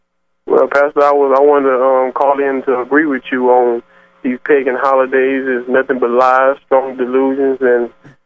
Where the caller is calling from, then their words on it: Oakland, Louisiana, United States; from Oakland, Louisiana.